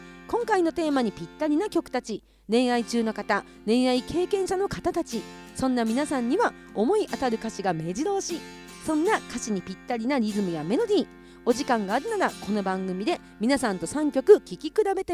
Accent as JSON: {"language": "Japanese", "region": "Hokkaido", "country": "Japan", "accent": "Hokkaido dialect", "said": "なんもなんもね、北海道弁出ちゃったけども"}